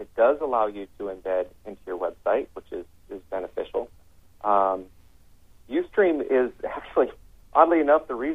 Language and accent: English; California, United States; I grew up in the Napa Valley